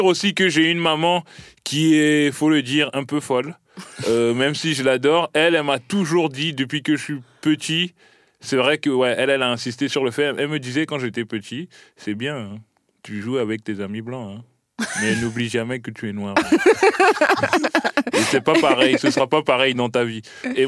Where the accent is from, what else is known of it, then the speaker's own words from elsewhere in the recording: Caen, Normandy, France; also born or lived in Bondy; Moi, je suis né à Bondy, j'ai grandi à Caen.